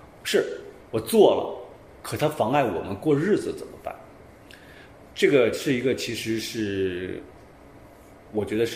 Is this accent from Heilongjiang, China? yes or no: yes; Harbin, Heilongjiang, China; 我就是哈尔滨人、对，这个戏讲的就是我们哈尔滨、